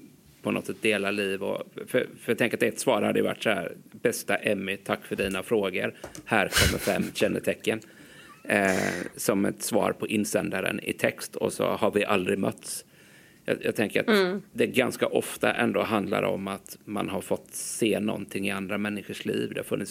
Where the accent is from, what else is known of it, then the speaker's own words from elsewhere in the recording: Småland, Sweden; som den smålänning man är, så får man ju passa på att njuta när det fortfarande finns snö.